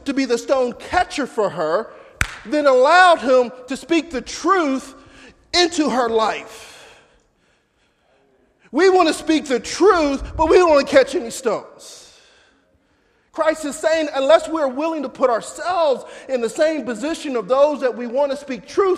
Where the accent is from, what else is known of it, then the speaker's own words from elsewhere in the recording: Philadelphia, Pennsylvania, United States; I grew up in North Philly and 18th and Glenwood, which none of you are aware of and what that's about, but it's an African-American community.